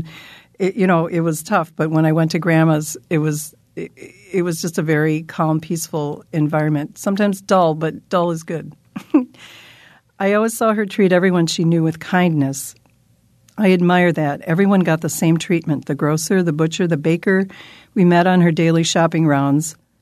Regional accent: United States; I always call her Fanny, though, because I'm an American.

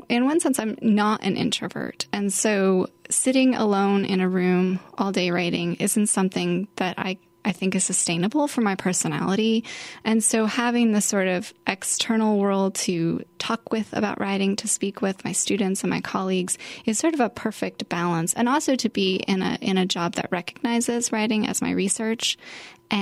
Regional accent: Salt Lake City, Utah, United States; I grew up in Salt Lake City, Utah, and I always wrote.

